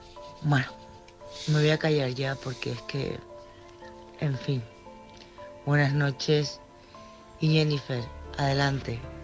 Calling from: Tenerife, Canary Islands, Spain; Soy de Tenerife, aunque estoy viviendo en Sevilla.

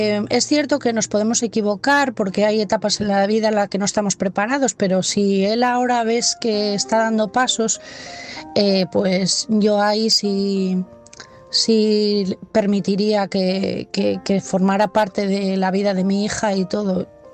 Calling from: Asturias, Spain; de Asturias

